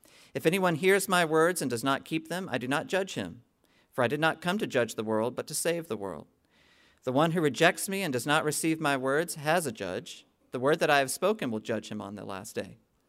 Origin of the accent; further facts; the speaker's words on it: Maryland, United States; When I was a little kid, I grew up in Maryland, and I think I've told you, my grandparents had a cottage on Lake Champlain